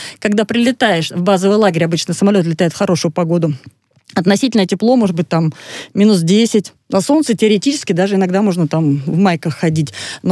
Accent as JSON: {"language": "Russian", "town": "Pyatigorsk", "region": "Stavropol Krai", "country": "Russia", "said": "Я сама из Пятигорска, поэтому я там рядышком жила раньше."}